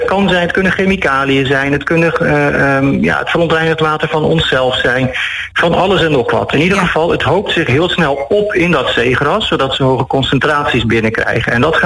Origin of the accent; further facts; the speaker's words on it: Curaçao; door verontreinigd water wat wij zelf als Curaçaoënaars lozen in onze wateren, in de zee